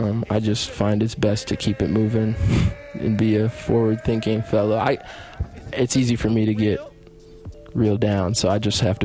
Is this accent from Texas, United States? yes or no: no; Chicago, Illinois, United States; And just growing up in Chicago and being at his house a lot, he would always be playing